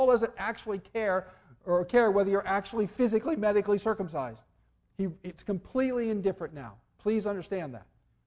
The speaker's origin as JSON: {"language": "English", "region": "Nebraska", "country": "United States", "tie": "born or raised there", "said": "When they did Charlie Starkweather in 1959 or 1960 in my hometown, it was an early spree killer. The lights around the Nebraska State Penitentiary dimmed"}